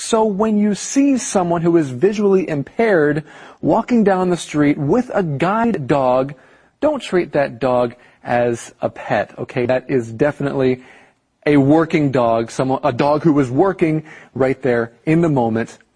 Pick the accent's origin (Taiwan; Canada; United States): Taiwan; I'm American, but I was bred in Taiwan because that's where I grew up.